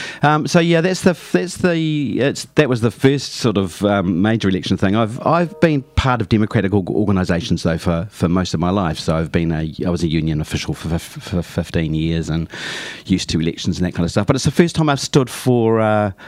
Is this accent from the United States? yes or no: no; Wellington, New Zealand; I grew up in the Hutt Valley, and both of my parents were working class.